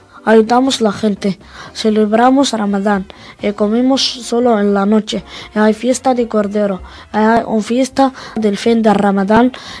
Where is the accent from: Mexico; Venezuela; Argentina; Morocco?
Morocco; Tangier, Tanger-Tetouan-Al Hoceima; Soy marroquí de Tánger, tengo 14 años. Yo soy bueno, pero a veces quejo mucho porque no me gustan las cosas malas. Mi religión es musulmán.